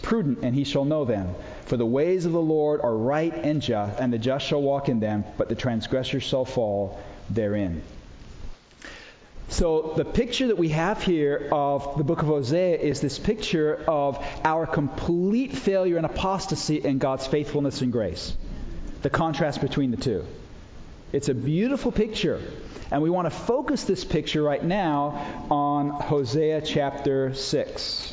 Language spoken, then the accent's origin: English; England, United Kingdom; I was raised in England. In fact, I was raised in this house in England. This house was built in 1881. And this was the bedroom where I was raised as a kid, right there.